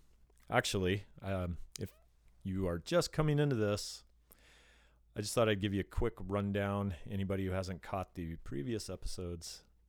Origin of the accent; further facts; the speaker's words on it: Yelm, Washington, United States; well, I grew up in Yelm in the 70s and 80s.